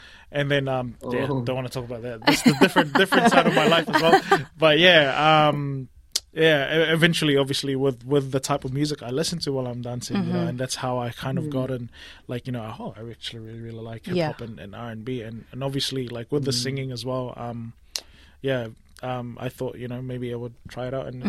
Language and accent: English; New Zealand; a lot of like my inspiration when it comes to making music was mainly growing up in New Zealand.